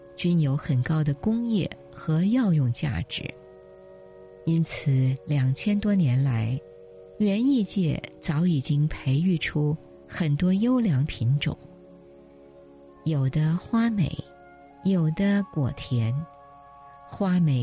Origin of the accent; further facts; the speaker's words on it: China; now in United States; 我们这些远从中国移民美国定居的人一样是移民